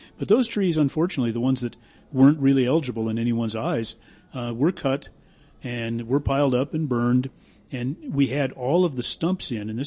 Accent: Greeley, Colorado, United States; Yes, I was born in Greeley and have lived out on that family farm that entire time except for school years.

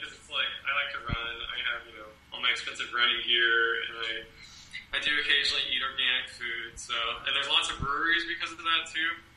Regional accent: Colorado, United States; also born or lived in Michigan; now in Washington, United States; I'm originally from Colorado, did my postdoc in Michigan, and now I'm in Washington

